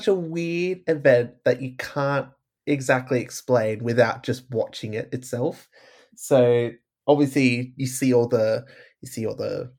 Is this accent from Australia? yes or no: yes; Australia; as an Australian with Dutch heritage